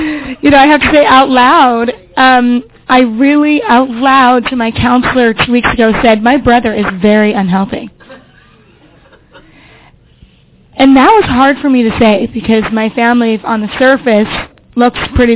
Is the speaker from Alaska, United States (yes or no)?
no; Utah, United States; So I am from Utah. If any of you are on PhoneBridge, I'm always the … from Utah.